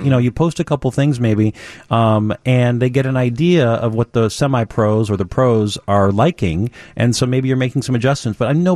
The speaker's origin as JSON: {"language": "English", "region": "Minnesota", "country": "United States", "moved": "as an adult", "lives_now": "Chicago, United States"}